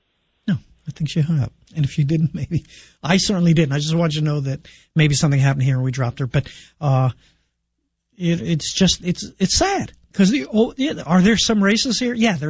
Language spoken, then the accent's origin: English; New York City, New York, United States; I grew up in New York City, and it was like a birthright to be a Democrat